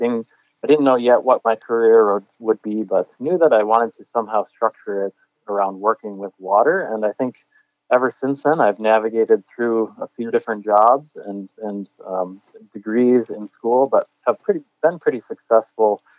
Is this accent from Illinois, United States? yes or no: yes; Illinois, United States; also born or lived in Minnesota; I consider myself a Minnesotan. I was born in Minnesota. We moved around a few different places, and you know, largely I grew up actually about an hour west of Chicago in northern Illinois